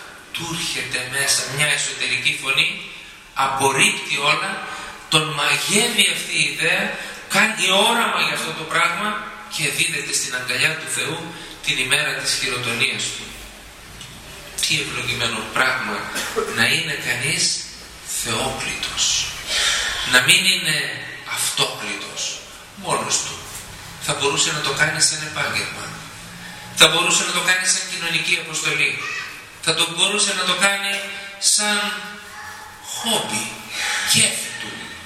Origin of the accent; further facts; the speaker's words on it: Greece; born there; Δεν διαλέξαμε εμείς το ότι γεννηθήκαμε εδώ στην Ελλάδα και από φυσικό μας έρχεται το να έχουμε τη σχέση με την Εκκλησία.